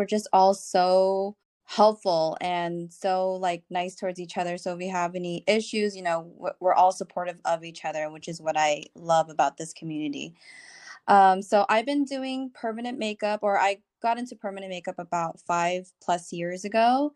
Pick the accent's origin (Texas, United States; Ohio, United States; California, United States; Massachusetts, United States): California, United States; I'm from Orange County, California.